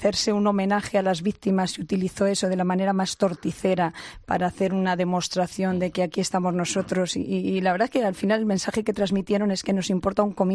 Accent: Spain; yo si fuera catalana y soy española

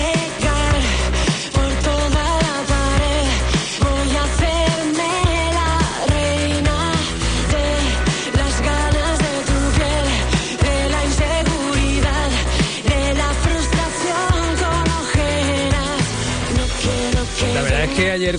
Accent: Málaga, Andalusia, Spain; aquí como malagueño

